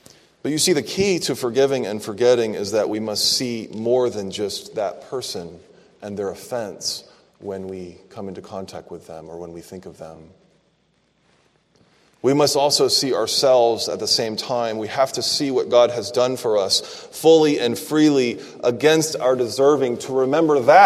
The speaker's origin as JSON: {"language": "English", "town": "Orlando", "region": "Florida", "country": "United States", "tie": "born or raised there", "said": "All right, well, I grew up in Orlando, Florida, so I think of Hammond as around here myself, but I'll learn."}